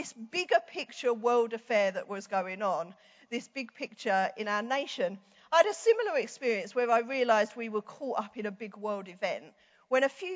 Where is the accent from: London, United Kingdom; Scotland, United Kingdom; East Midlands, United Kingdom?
London, United Kingdom; Now, I'm from East London, and me and Mum did not go into London